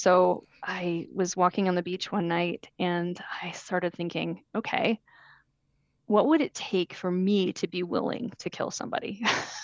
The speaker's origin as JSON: {"language": "English", "country": "United States", "lives_now": "Italy", "said": "As an American living there, I wasn't confronted with it on a daily basis, but people who live there really are. I think we're sort of shielded a little bit as Americans living there."}